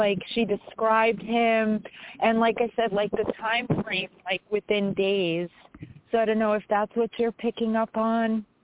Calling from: New York, United States; I'm from New York.

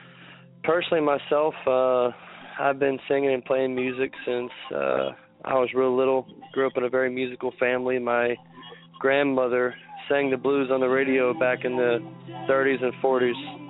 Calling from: Baton Rouge, Louisiana, United States; I'm calling from Baton Rouge.

